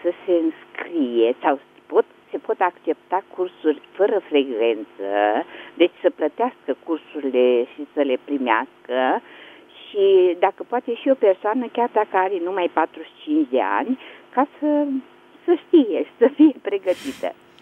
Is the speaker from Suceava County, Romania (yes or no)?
yes; Suceava, Suceava County, Romania; Eu sunt din Suceava.